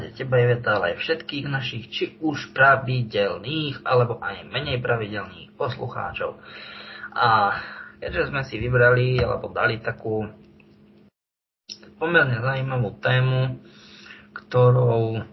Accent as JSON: {"language": "Slovak", "region": "Nitra Region", "country": "Slovakia", "said": "alebo poviem to u nás na Tribeči"}